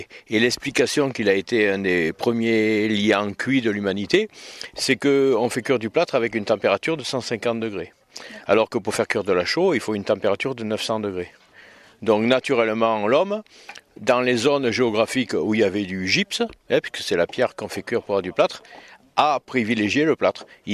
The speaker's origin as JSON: {"language": "French", "town": "Orange", "region": "Provence-Alpes-Côte d'Azur", "country": "France", "lives_now": "Forcalquier, France", "said": "Moi je suis originaire d'Orange, mais j'ai vécu ces 20 dernières années à Fort-Calquier."}